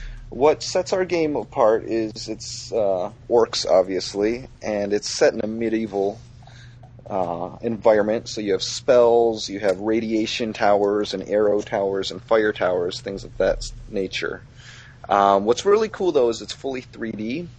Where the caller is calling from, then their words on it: Manhattan, New York, United States; I'm actually calling from Manhattan.